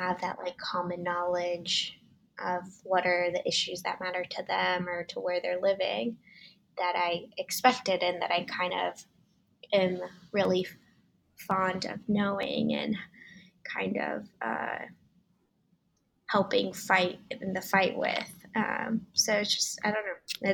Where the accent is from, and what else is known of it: Houston, Texas, United States; born or raised there; also born or lived in Cali, Colombia / Boise, Idaho